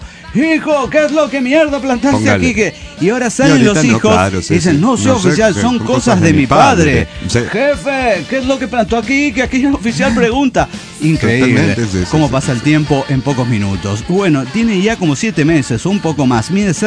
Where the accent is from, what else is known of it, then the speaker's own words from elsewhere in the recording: San Luis Potosí, Mexico; de San Luis Potosí.